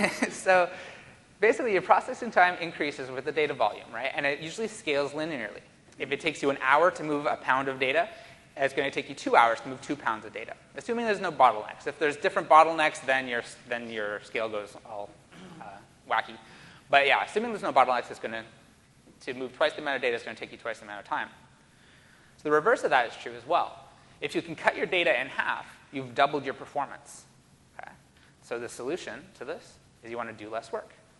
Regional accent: Canada; but I'm Canadian and I'm too polite to argue with him

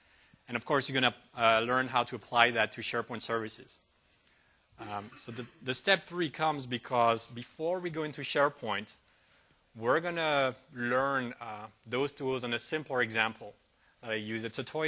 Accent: Belgium; now in Redmond, United States; but you can see in my name that actually I'm from Belgium

